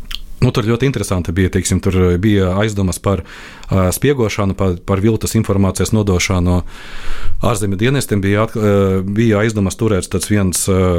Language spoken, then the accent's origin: Latvian; Iecava, Bauska Municipality, Latvia; es nāku no Iecavas, kur Krievu iedzīvotāju skaits bija salīdzinoši liels, teiksim, priekš Latvijas tādas provinces